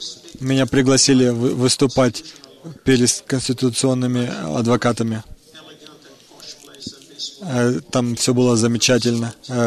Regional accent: Israel; Russian is a second language; Я сам не из Америки. Я из Израиля сам.

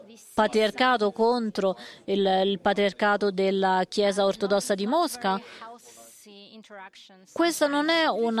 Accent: Hungary; Io vengo dall'Ungheria, grazie mille per questa fantastica presentazione.

